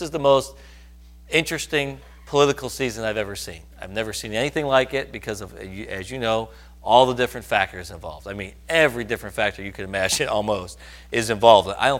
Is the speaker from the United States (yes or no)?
yes; Wisconsin, United States; By the way, you know I'm from Wisconsin, right? Okay, that's how we talk.